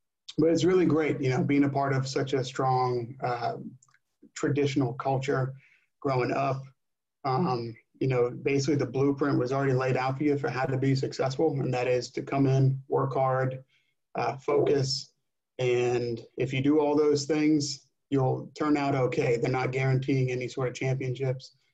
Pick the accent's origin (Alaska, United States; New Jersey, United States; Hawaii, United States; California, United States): New Jersey, United States; born or raised there